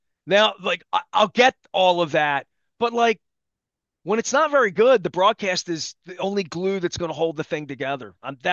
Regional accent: Baltimore, Maryland, United States; all of these definitions for baseball that are a part of like our DNA being from Baltimore and growing up around Earl Weaver and your dad and my dad and our culture here for baseball.

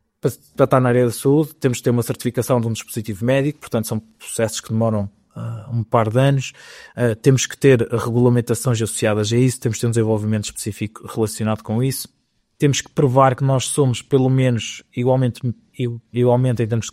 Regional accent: Portugal; born there; não terem tantas dificuldades como nós tivemos simplesmente porque nascemos em Portugal

